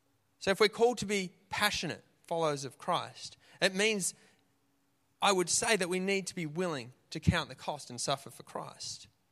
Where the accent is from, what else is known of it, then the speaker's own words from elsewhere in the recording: Australia; accent: Aussie; because, you know, that's my Aussie accent.